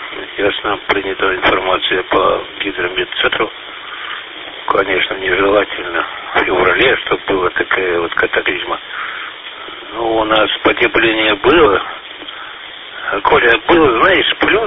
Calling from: Novosibirsk, Novosibirsk Oblast, Russia; Я из Новосибирска. Сибирь, юго-запад, прием.

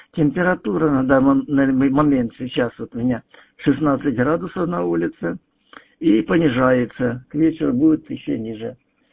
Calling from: Shebekino, Belgorod Oblast, Russia; я работаю из Шибекино, я уже говорил. Это возле Белгорода, 30 километров на юг.

